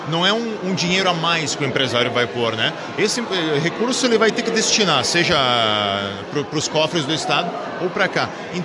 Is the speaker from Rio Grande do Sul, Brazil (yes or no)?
yes; Carlos Barbosa, Rio Grande do Sul, Brazil; nós somos de Carlos Barbosa e na região